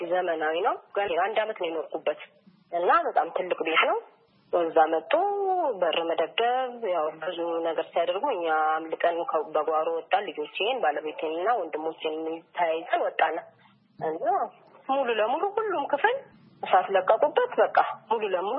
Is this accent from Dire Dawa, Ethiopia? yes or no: no; Shashemene, Oromia, Ethiopia; ተወልጄ ያደኩትም ሻሸመኔ ነው።